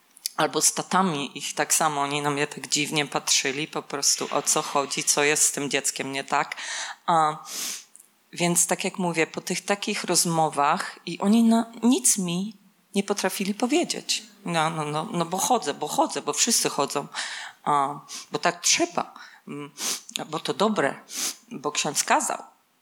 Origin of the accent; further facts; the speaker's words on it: Żurawina, Lower Silesian Voivodeship, Poland; moved away; Ja jestem z Polski, oryginalnie, z Żurawiny koło Wrocławia.